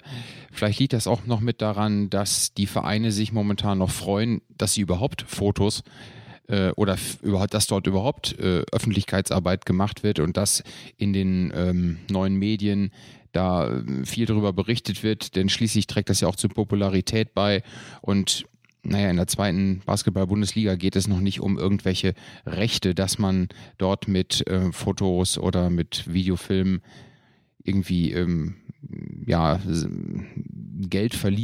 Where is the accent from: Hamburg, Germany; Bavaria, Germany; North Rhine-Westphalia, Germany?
North Rhine-Westphalia, Germany; Dortmund; born there; Ich bin gebürtiger Dortmunder